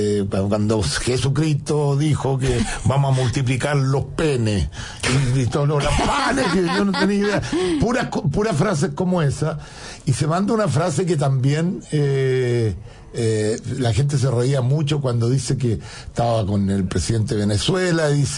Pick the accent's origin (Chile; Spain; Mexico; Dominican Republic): Chile; yo soy chileno y él es el presidente de Chile, por lo tanto es mi presidente.